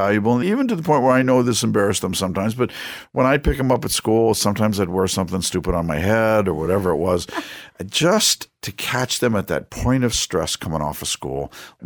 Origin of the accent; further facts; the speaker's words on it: Washington, District of Columbia, United States; I mean, I grew up in Washington, D.C., my high school years anyway